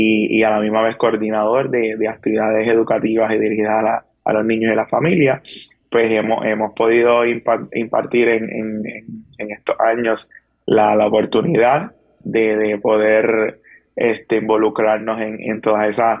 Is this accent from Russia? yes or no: no; Trujillo Alto, Puerto Rico; now in Bayamón, Puerto Rico; nacido y criado en Trujillo Alto, actualmente resido en Bayamón y tengo 31 años.